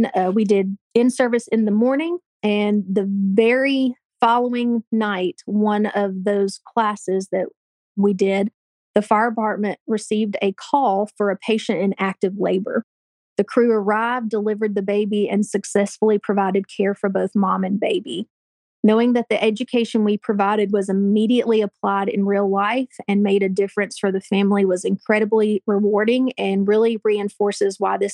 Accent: Mississippi, United States; now in Chattanooga, United States; Well, I am a transplant from Mississippi. I moved to Chattanooga 21 years ago.

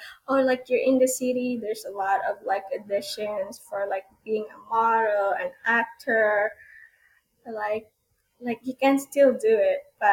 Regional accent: Philippines; I'm Filipino, and there's like a lot of Filipino restaurants here

